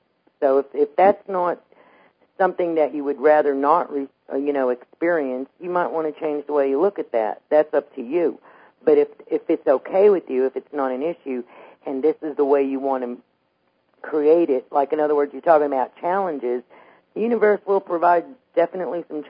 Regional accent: New York, United States; born there; I said I was born on the Lower East Side of New York.

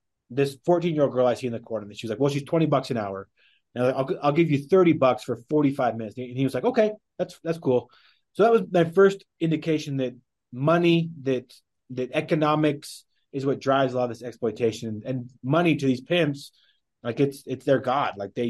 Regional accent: Wyoming, United States; growing up in Wyoming

